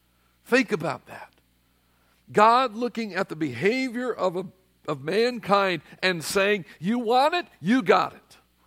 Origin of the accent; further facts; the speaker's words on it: Colorado, United States; for 10 years of my life, I grew up in the state of Colorado before marijuana, all right? I grew up in Colorado.